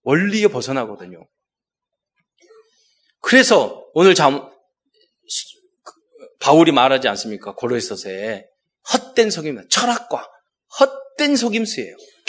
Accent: Mokpo, South Jeolla, South Korea; 저는 제가 제 고향 사는 집에 뒤에 산이 있었는데요. 유달산이 있었어요. 근데 정말 돌산이었어요.

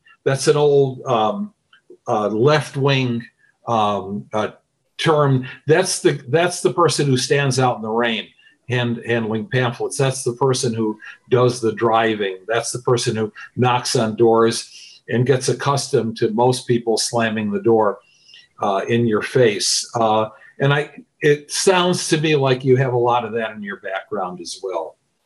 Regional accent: New York, United States; That of the 50 states, and we're from New York, right?

